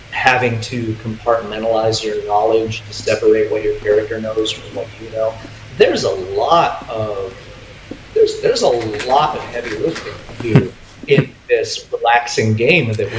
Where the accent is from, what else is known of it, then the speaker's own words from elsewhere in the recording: Evanston, Illinois, United States; also born or lived in Chicago; I had moved back to Chicago at that point where I grew up. And Chicago area. I grew up in Evanston, but then I moved back to Chicago.